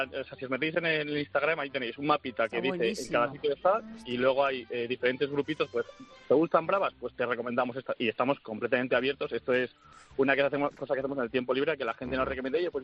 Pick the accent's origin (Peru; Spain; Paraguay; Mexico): Spain; Madrid, Community of Madrid; Yo te hablo de Madrid, que somos de Madrid.